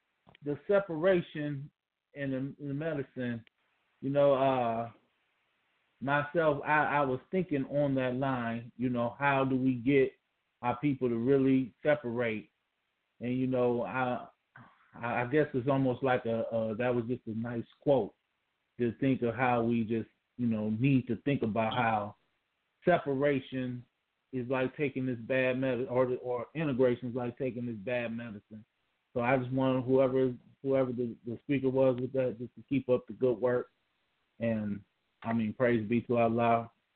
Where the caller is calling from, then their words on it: Peoria, Illinois, United States; out of Peoria, Illinois.